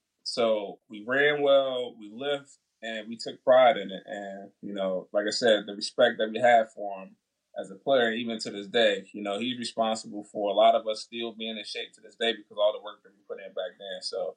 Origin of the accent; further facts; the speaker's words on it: Chicago, Illinois, United States; And as a young male growing up in Chicago … don't really work.